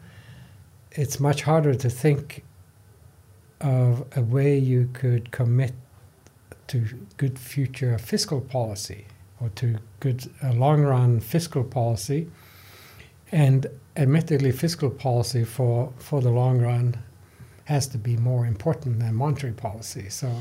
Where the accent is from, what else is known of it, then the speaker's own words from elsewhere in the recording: Norway; My home country, Norway, I think is fairly stable politically and trustworthy.